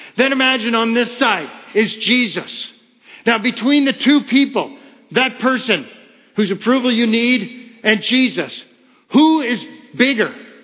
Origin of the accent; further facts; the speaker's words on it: Kitchener, Ontario, Canada; I grew up in Kitchener, Ontario.